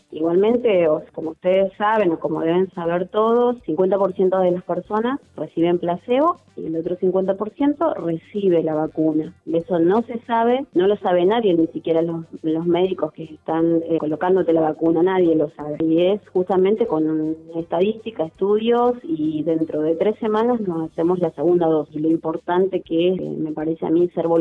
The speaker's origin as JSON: {"language": "Spanish", "town": "Federal", "region": "Entre Ríos", "country": "Argentina", "lives_now": "Buenos Aires, Argentina", "said": "Yo tengo 41 años, soy de Federal Entre Ríos, ahora estoy en Capital."}